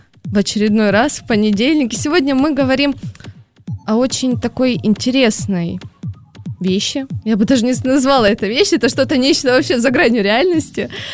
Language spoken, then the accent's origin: Russian; Ukraine; А по украинскому телевидению, я с Украины